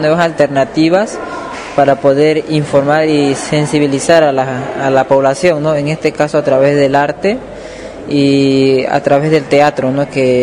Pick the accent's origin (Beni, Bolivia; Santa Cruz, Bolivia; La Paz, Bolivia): Santa Cruz, Bolivia; Que estamos viviendo como sociedad cruceña o como sociedad boliviana y como sociedad también de los pueblos indígenas